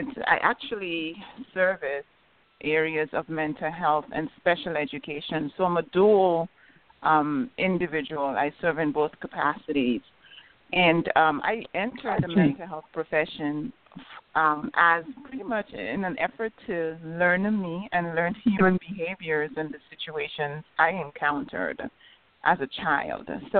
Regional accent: St. Croix, U.S. Virgin Islands; I was raised on St. Croix.

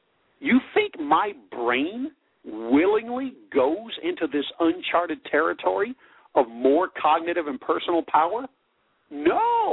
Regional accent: the South, United States; I say y'all. I'm from the South.

